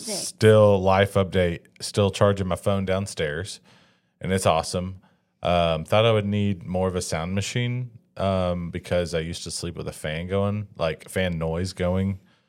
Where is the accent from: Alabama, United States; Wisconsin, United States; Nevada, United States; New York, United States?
Alabama, United States; Since Heather's from Florida and I'm from Alabama, we thought, well, why don't we just like go see my family for 2 days?